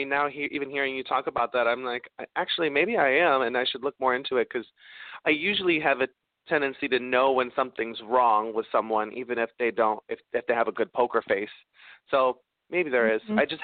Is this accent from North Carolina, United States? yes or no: no; Park Forest, Illinois, United States; I was born in Harvey and I grew up in Park Forest, which is about an hour south of the city.